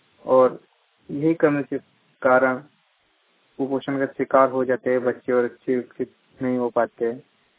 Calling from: Jajlav, Rajasthan, India; जजलाव राजस्थान राज्य से … बोल रहा हूँ। हमारे गांव में जो स्कूल है सीनियर और हाई सेकेंडरी स्कूल

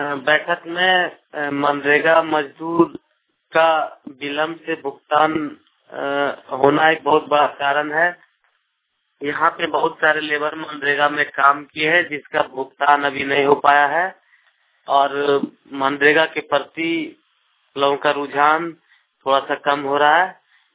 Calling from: Ghaghi, Jharkhand, India; मैं ग्राम घाघी प्रखंड देवघर जिला देवघर से बोल रहा हूँ।

